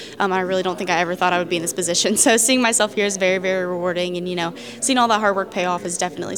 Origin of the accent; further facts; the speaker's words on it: Felicity, Ohio, United States; I'm from Felicity, Ohio